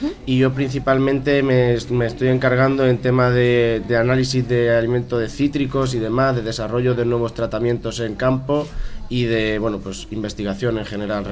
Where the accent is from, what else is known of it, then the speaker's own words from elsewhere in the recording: Albacete, Castilla-La Mancha, Spain; yo soy de Albacete